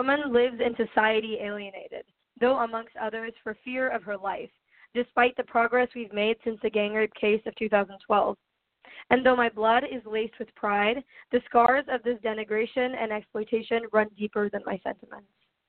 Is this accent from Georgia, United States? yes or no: yes; Johns Creek, Georgia, United States; I'm from Johns Creek, Georgia.